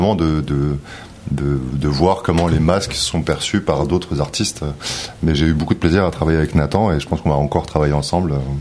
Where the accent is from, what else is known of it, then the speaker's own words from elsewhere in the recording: Paris, Île-de-France, France; Oui, je suis parisien.